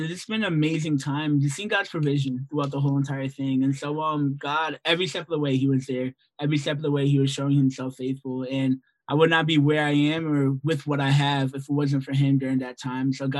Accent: East Hartford, Connecticut, United States; I'm 28 years old and I'm originally from East Hartford, Connecticut.

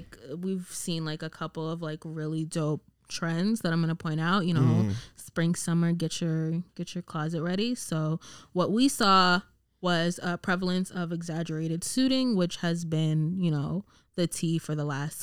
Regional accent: United States; For me, obviously, like I'm Black American, like so I took issue with it in two ways.

